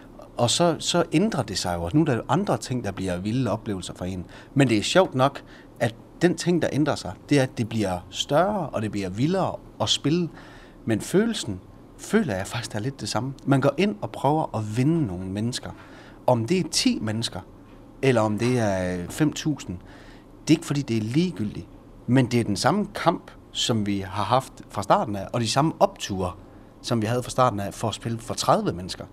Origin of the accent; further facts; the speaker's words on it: North Denmark Region, Denmark; I det hele taget, det at vi kommer fra Ty, det er det, du spørger efter. Jamen, ved du hvad? Jeg tror faktisk bare gerne, vi vil kommunikere, hvor det er, vi kommer fra. Fordi vi er glade for det sted, vi er vokset op.